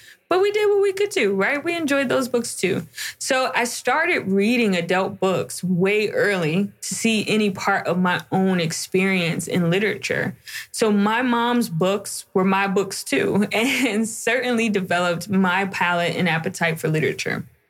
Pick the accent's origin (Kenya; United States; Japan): United States; Philadelphia, Pennsylvania; Growing up in Philadelphia, there were a few Black-owned bookstores at the time